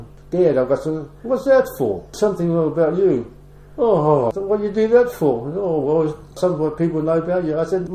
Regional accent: New Zealand; I said, well, no, I'm a New Zealander.

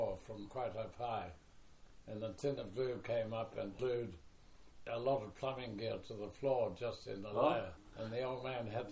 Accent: Havelock North, Hawke's Bay, New Zealand; I was born in Havelock, and we lived in a house called Arden, which is Kopanga Road

